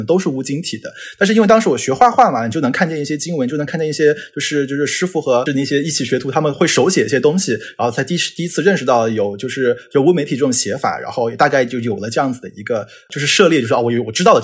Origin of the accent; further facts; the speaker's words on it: Yunnan, China; born there; 我自己因为出生在云南，我们是一个就是多民族多文化的地区，